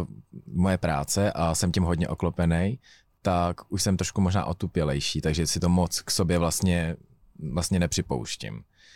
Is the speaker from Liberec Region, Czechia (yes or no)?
no; Plzeň, Plzeň Region, Czechia; já jsem z Plzně, což není až tak velký město, ale je to velký město.